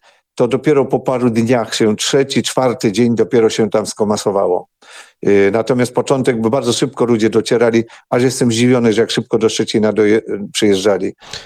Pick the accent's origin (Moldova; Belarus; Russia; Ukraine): Ukraine; jako Ukrainiec stąd doskonale się orientowałem